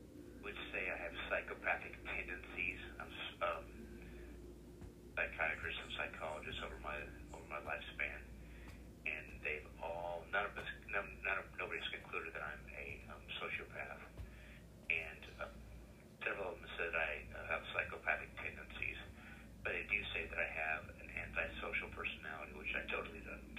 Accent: United States; growing up in America, it was a lot of cops and robbers.

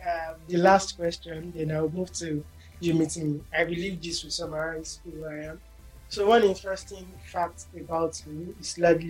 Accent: Ijebu, Ogun, Nigeria; So I grew up somewhat in Ogun State of Nigeria, where Ijebu, to be precise.

